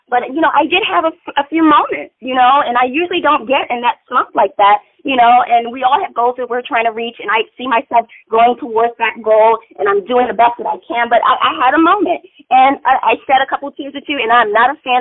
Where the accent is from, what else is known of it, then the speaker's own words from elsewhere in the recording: Maryland, United States; now in Pennsylvania, United States; I'm originally from Maryland. I live in Pennsylvania now.